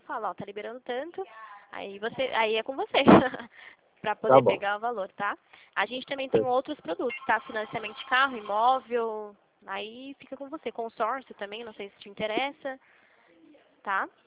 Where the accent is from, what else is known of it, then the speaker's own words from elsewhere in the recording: São Paulo, Brazil; eu sou de São Paulo